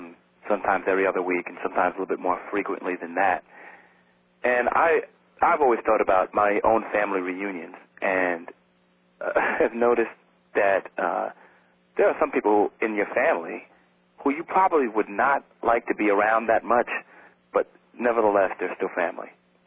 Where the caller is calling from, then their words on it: South Bend, Indiana, United States; I'm calling from South Bend, Indiana.